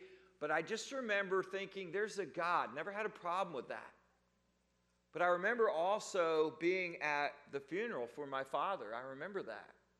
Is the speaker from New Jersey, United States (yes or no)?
yes; New Jersey, United States; Because I grew up in New Jersey, about 30, 40 minutes outside New York City. That's why I'm a Yankees fan.